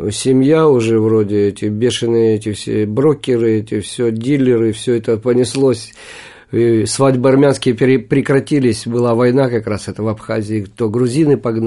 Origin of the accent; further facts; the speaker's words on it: Kyiv, Ukraine; еще с детства, еще с Киева. Я родился на Подоле, потом жил на Батыевой горе в Киеве